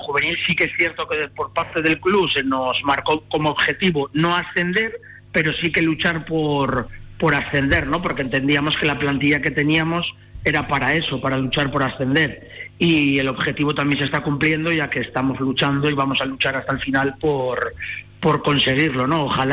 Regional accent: Avilés, Asturias, Spain; now in A Coruña, Spain; Porque al final yo vengo de Avilés, que es una ciudad de 80.000 habitantes, muy pequeña, con muy pocas cosas

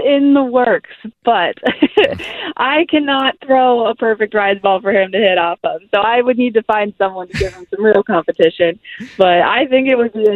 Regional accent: San Diego, California, United States; And I'm from San Diego where high school competition wasn't as strong as the competition that I faced when I played on my travel team up in Orange County.

